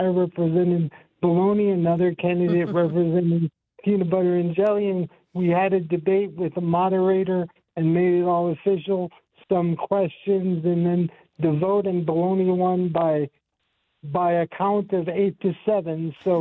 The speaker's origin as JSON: {"language": "English", "town": "Buffalo", "region": "New York", "country": "United States", "said": "I'm from Western New York, specifically Buffalo"}